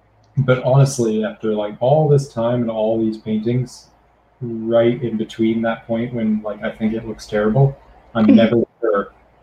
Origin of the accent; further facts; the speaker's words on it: Arizona, United States; Yeah, well, I grew up in Arizona, so I didn't really know what a beach was.